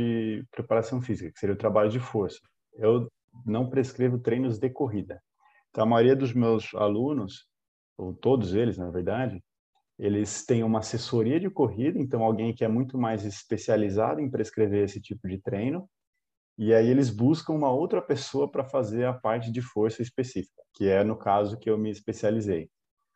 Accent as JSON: {"language": "Portuguese", "region": "São Paulo", "country": "Brazil", "said": "Sou de São Paulo, né? Trabalho na Care Club e também dou aulas em prédios, condomínios de alunos, etc."}